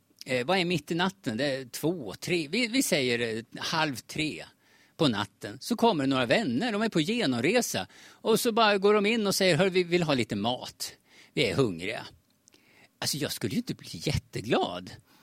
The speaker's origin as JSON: {"language": "Swedish", "country": "Sweden", "tie": "born there", "said": "uppfostrad i ett individualistiskt kultur som jag är genom att jag är född i Sverige..."}